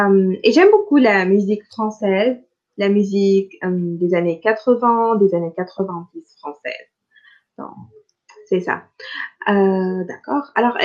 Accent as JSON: {"language": "French", "country": "Tunisia", "tie": "born or raised there", "first_language": "Arabic", "second_language": "French", "said": "pour moi, le français, c'est ma deuxième langue. Ma première langue, c'est l'arabe. Mais ici, en Tunisie, tout le monde doit apprendre le français à l'école. Donc, j'ai commencé à l'apprendre à l'âge de 8 ans."}